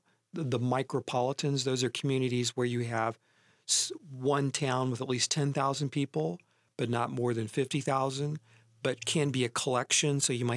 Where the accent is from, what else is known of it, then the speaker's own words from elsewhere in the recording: Ohio, United States; I was adopted by the West Coast as in, a member of the intelligentsia, but I grew up in Ohio.